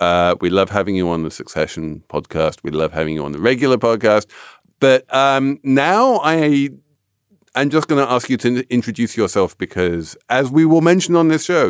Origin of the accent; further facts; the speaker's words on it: England, United Kingdom; which as an Englishman is always very odd to me.